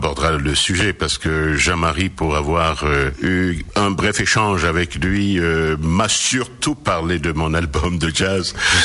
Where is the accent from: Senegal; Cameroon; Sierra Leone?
Cameroon; born there; also born or lived in Paris, France; Je suis né au Cameroun. Je suis un Camerounais de naissance, fier de l'être. Ensuite, mon père et ma mère, ils m'ont envoyé en Europe.